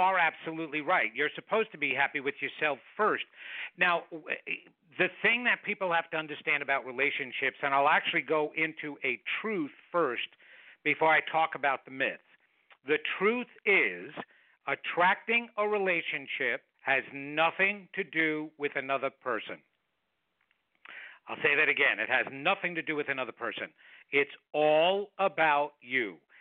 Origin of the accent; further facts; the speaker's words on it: New York, United States; accent: New York; Well, obviously, Dolly, I'm not originally from here, and I thought I got rid of my New York accent. I guess I didn't, huh?